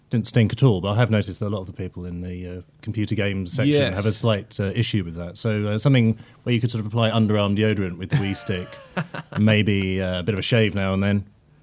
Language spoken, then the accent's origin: English; United Kingdom; No wires, please. We're British.